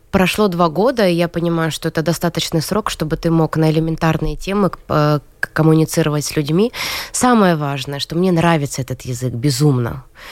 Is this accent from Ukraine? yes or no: yes; Eastern Ukraine, Ukraine; born there; я родилась в Восточной Украине